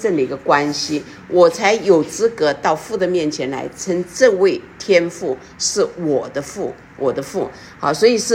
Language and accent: Chinese; China; 就像那个我们知道我们中国人嘛哈